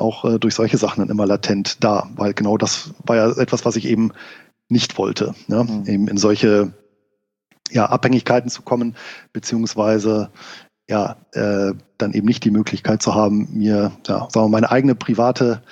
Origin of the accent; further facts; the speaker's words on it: Rhineland, Germany; born there; als gebürtiger Rheinländer war ich natürlich auch ein Freund des Feierns